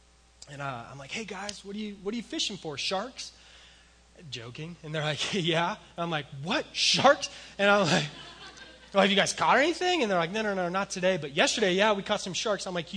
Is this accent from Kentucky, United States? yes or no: no; Colorado, United States; maybe it's because I grew up in Colorado, and so Didn't go to the ocean a whole lot